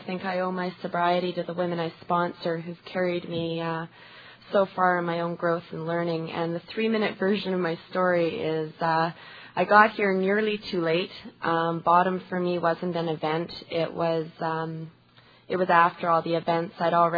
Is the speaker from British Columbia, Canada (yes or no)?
yes; Vancouver, British Columbia, Canada; And I'm from Vancouver, B.C.